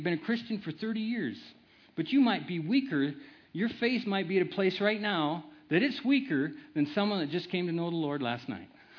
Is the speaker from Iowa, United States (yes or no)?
yes; Iowa, United States; And I used to get a lot of scrapes where I grew up in Iowa.